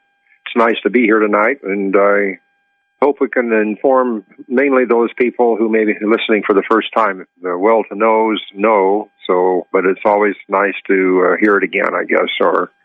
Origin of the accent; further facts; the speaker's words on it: Idaho, United States; And it's deploring that I'm from Idaho, and both of our senators voted for that bill.